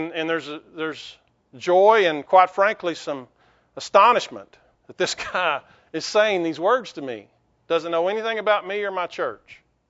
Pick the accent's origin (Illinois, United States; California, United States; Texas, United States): Texas, United States; Abilene; from Abilene.